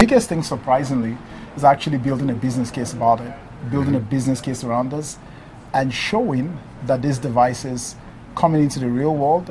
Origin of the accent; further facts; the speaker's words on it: Nigeria; also born or lived in Switzerland; now in United States; I am originally from Nigeria. I went to Switzerland to study for my master's, my PhD, which I dropped out of.